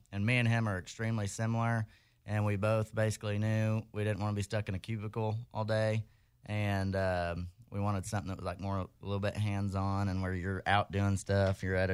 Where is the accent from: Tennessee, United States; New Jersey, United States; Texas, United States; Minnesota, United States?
Texas, United States; Dallas; now in College Station, United States; Yeah, live in College Station now, so... I never know which one to say because a lot of people, some of my stuff says College Station, some says Dallas.